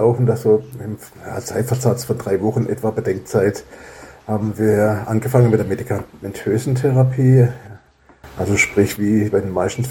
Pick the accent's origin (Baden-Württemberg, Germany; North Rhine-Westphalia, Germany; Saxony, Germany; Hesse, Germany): Baden-Württemberg, Germany; Freiburg im Breisgau; Ich komme aus Freiburg im Breisgau, bin jetzt 61 Jahre alt.